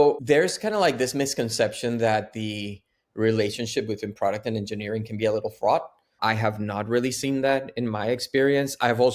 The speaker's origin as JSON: {"language": "English", "country": "Venezuela", "moved": "as an adult", "lives_now": "United States", "said": "I'm originally from Venezuela, so I needed to get a work visa or a permit to stay in the country. I came through a student visa."}